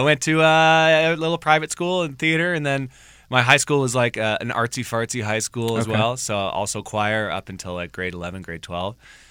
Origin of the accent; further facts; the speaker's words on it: Ontario, Canada; originally from a small farm town outside of London, Ontario, Canada. Small town, Canada.